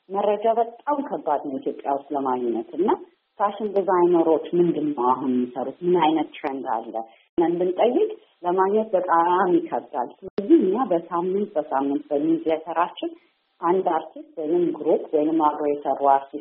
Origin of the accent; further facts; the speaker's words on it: England, United Kingdom; also born or lived in Ethiopia; እኔ ኢትዮጵያ ተወልጄ እንግሊዝ ሀገር ነው ያደግኩት